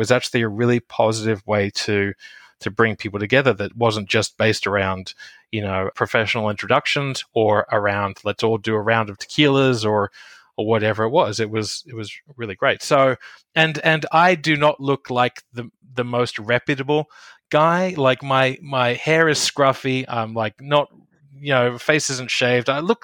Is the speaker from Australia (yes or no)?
yes; Australia; accent: Australian; The first tier was the Australian accent. I'm from Australia, and so I would play up the Australian accent.